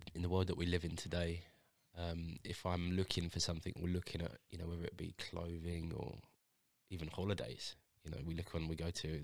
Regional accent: London, United Kingdom; I'm from London, North London.

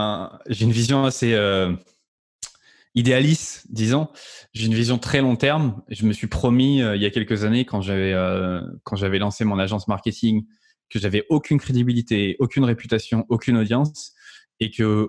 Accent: France; accent: French; faut que je continue de pousser avec mon accent français

